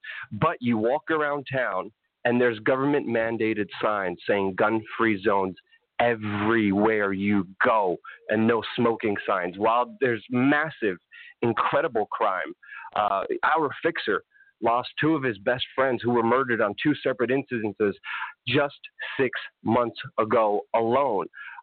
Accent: Brooklyn, New York, United States; moved away as an adult; I mean, I grew up in Brooklyn in the 90s. I saw people shot. I saw people stabbed.

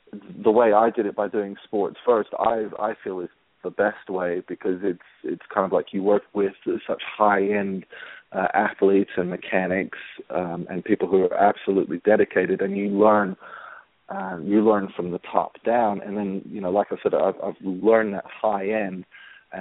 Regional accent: Atlanta, Georgia, United States; moved away as an adult; also born or lived in Decatur / England; I'm actually from Decatur, Georgia. I grew up in Atlanta. And then after graduating high school, I took off to England, where I also have family.

